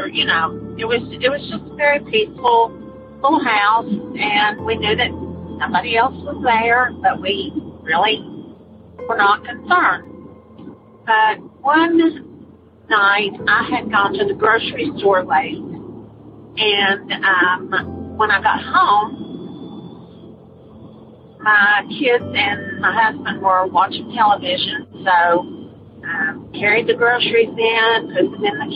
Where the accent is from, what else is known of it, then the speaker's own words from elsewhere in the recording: Concord, North Carolina, United States; I'm from Concord, North Carolina.